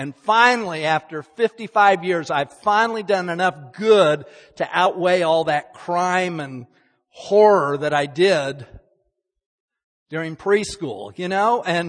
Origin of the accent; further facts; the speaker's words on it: Salt Lake City, Utah, United States; Most of you know I grew up in Salt Lake City, Utah, headquarters for the Church of Jesus Christ, Latter-day Saints, the Mormons.